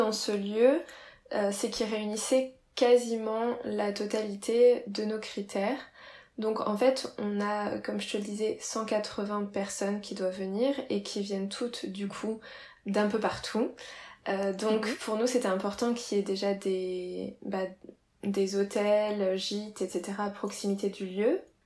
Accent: Reims, Grand Est, France; Comme je te le disais, moi je viens de Reims

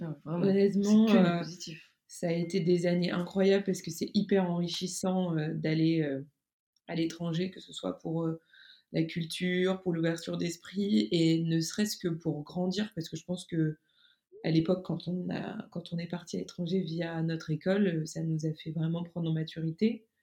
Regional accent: France; parce qu'on est française

